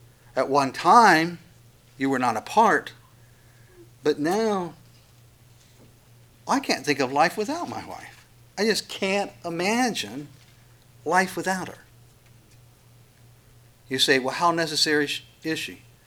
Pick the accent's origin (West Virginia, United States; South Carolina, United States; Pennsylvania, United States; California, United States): West Virginia, United States; I'm from West Virginia, so...